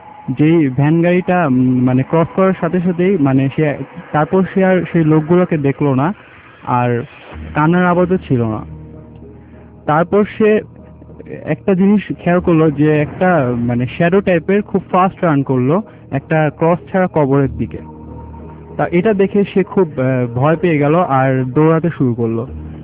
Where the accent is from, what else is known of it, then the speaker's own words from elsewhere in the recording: Mirpur, Dhaka Division, Bangladesh; মিরপুর থেকে এসেছি।